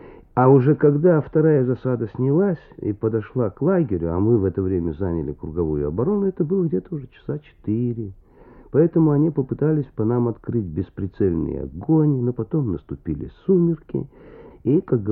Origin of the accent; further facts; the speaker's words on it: Tver Oblast, Russia; born there; now in Vyshny Volochyok, Russia; Родился я в Калининской области, в лесном районе. Отец крестьянин, но отходник, шорник. В 29-м году я переехал в Вышний Волочок